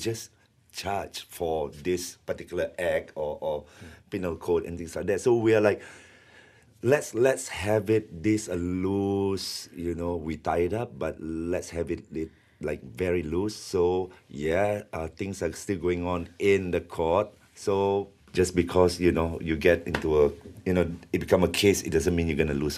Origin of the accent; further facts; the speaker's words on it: Kedah, Malaysia; because we were quite well received in Kedah. Maybe, you know, my hometown, they're like, yeah, anak Kedah doing